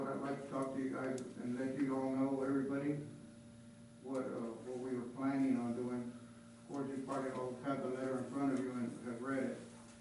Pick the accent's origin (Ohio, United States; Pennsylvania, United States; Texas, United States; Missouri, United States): Texas, United States; Dallas; I am from Dallas, Texas, getting up in age and stuff